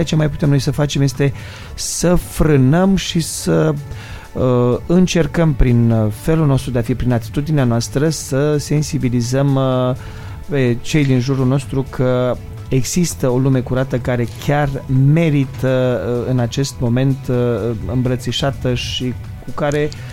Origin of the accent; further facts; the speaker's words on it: Romania; now in United States; atâta timp cât eu trăiesc în America, dar dacă eu spun că sunt român, mă îmbrac românește, trăiesc românește